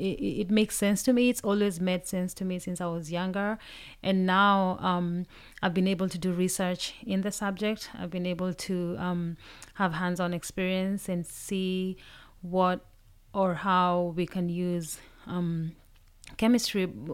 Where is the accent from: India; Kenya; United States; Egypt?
Kenya; because I'm from Kenya, so I know the situation, how it was in Kenya.